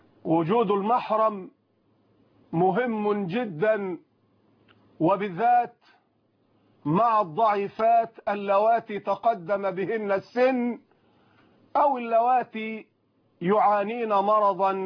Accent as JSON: {"language": "Arabic", "country": "Egypt"}